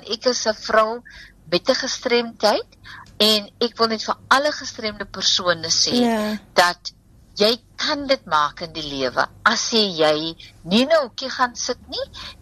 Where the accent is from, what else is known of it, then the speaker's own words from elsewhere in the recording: Wellington, Western Cape, South Africa; ek is van Wellington, en ons is van die kloof, en ek het groot geword in Wellington, en ek het school gegaan, eers by Pau Gedenk, primair, toe gaan ek Bergrivier, hoërskool